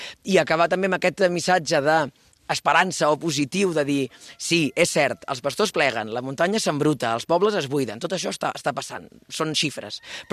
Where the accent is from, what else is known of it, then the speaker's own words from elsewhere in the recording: Catalonia, Spain; A veure, és això que et dic, soc del Berguedà